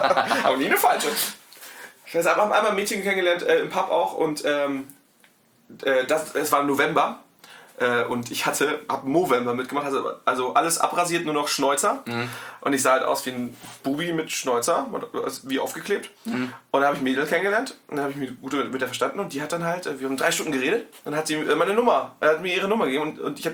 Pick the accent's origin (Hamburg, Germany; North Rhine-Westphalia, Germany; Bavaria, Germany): Hamburg, Germany; Ich komme aus Hamburg, also aus einer Kleinstadt vor Hamburg, ja.